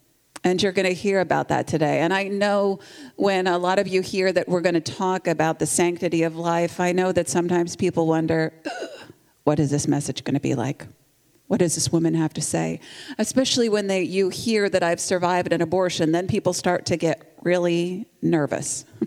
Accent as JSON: {"language": "English", "town": "Kansas City", "region": "Missouri", "country": "United States", "said": "I'm from Kansas City, Missouri"}